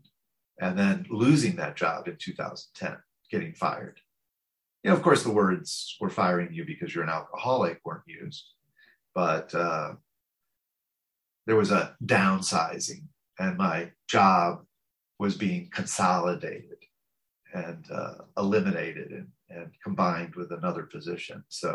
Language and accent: English; St. Louis, Missouri, United States; born there; So I'm American. I was born in the Midwest of the United States in a city called St. Louis.